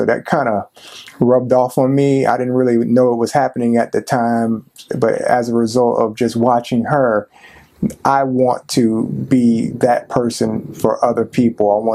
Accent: Tampa, Florida, United States; I'm the proud principal of Town and Country Elementary School, born and raised in Tampa, Florida.

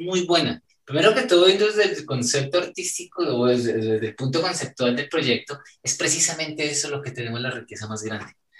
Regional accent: Bogotá, Colombia; también soy putamente urbano, me crié en el centro de la capital

